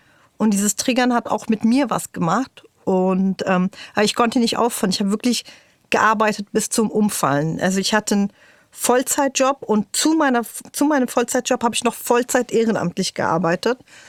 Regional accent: Berlin, Germany; Also es war quasi in meiner näheren Umgebung, in Moabit, wo ich aufgewachsen bin, was meine Heimat ist.

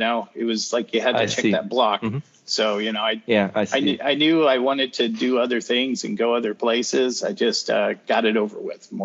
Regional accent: Greeley, Colorado, United States; Growing up in Greeley, where the Broncos had their summer training camp every season.

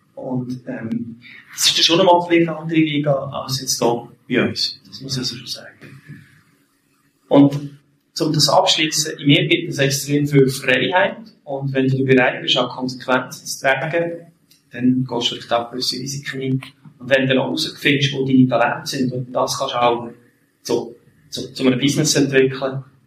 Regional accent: Switzerland; Es gibt schon Situationen auch hier bei uns in der Schweiz, wenn ich denke, eine alleinerziehende Mami, also ich bin eine alleinerziehende Mutter gross geworden

